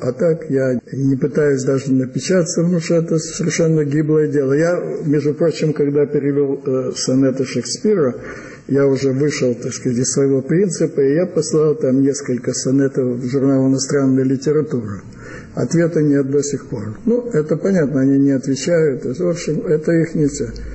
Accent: Kyiv, Ukraine; moved away; also born or lived in Ufa, Russia; Родился я в Киеве в 35-м году, в конце 30 декабря. Но у меня, так сказать, было несколько эмиграций. Одна эмиграция под названием «Эвакуация». С 41 по 46 год я находился в Башкирии, в Уфе. Потом вернулся в Киев

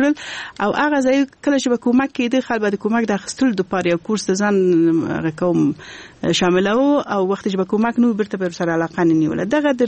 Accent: Kabul, Afghanistan; also born or lived in Balkh; او هغه وخت دغه لپاره ما درس په کابل کې ویلې دی او لوی شوی په کابل کې

